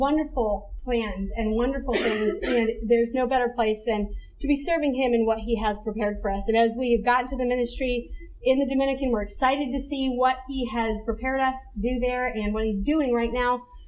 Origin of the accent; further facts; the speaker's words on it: Brazil; I was born and raised in Brazil. My parents are missionaries. They still are on the field. And I am very thankful for the privilege I had of being a missionary kid and growing up in Brazil.